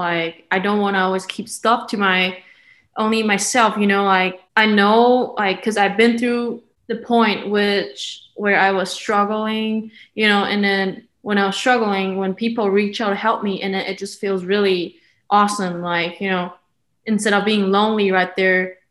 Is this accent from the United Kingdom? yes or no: no; Taiwan; English is a second language; now in United States; I am from Taiwan, a really small country. I am 22 years old